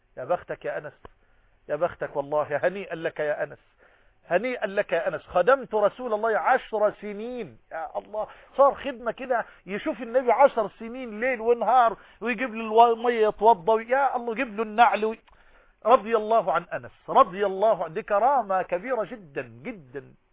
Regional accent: Egypt; بلهجتنا المصريين كمصريين

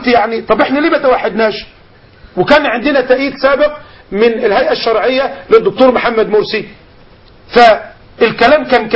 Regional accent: Egypt

